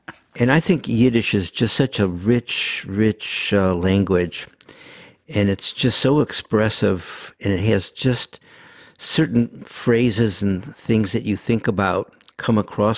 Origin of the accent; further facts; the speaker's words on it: St. Louis, Missouri, United States; We were definitely growing up in St. Louis, but it wasn't Ozzie and Harriet.